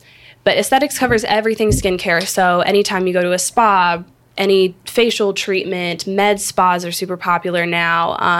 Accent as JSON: {"language": "English", "region": "Minnesota", "country": "United States", "tie": "born or raised there", "also_born_or_lived": "Arizona", "moved": "yes", "said": "I grew up in Minnesota. Been here for 10 years, though. Went to high school in Arizona"}